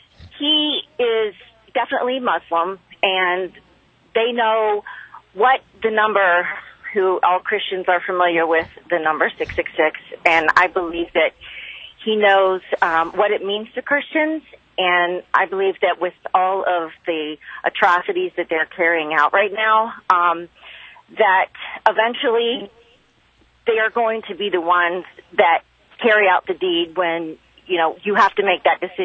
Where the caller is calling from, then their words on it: Hagerstown, Maryland, United States; I'm calling from Hagerstown, Maryland, WMAL 1037.